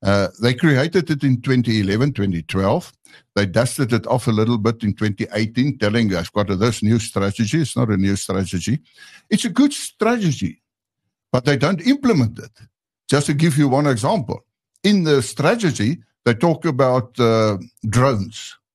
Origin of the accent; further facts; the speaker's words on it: South Africa; my hometown is Zalfontein. My head office is in Pretoria, so I must have a vehicle to travel.